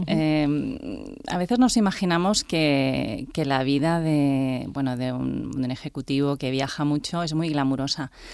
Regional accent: Barcelona, Catalonia, Spain; also born or lived in Zaragoza; yo nací en Zaragoza, como bien dices, pero pues a los 5 años me fui. Y bueno, me fui a Barcelona y pasé allí pues mi etapa formativa, diríamos. Y después empecé a viajar y he trabajado la mayor parte de mi vida en Holanda

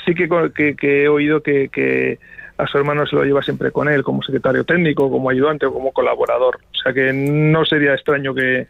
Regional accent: Arnedo, La Rioja, Spain; yo pues vivía en mi pueblo Arnedo, que es un pueblo ahora mismo grande, pero claro, para mí ya ir a Logroño, a 50 kilómetros a la capital, ya era toda una aventura. De repente me sueltan en Madrid, en la capital de España

